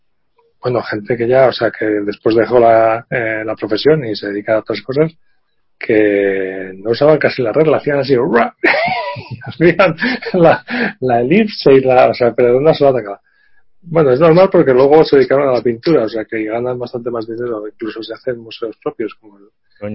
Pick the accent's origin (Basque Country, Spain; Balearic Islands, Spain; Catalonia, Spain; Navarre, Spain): Navarre, Spain; Pamplona; yo pues llegué a esa universidad siendo de Pamplona, pues lo más cercano pues esa universidad, no tenía intención de irme a alguna otra.